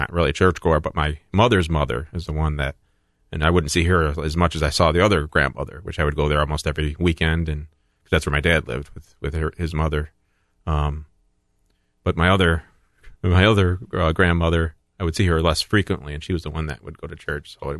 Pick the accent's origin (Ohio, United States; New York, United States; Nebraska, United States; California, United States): New York, United States; Johnson City; born there; I was born in Johnson City, New York.